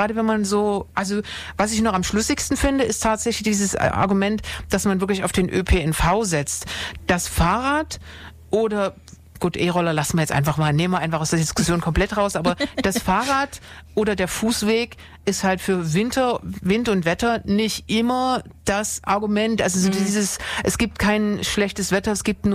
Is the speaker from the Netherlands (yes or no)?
no; Dresden, Saxony, Germany; Also ich bin ja in Dresden aufgewachsen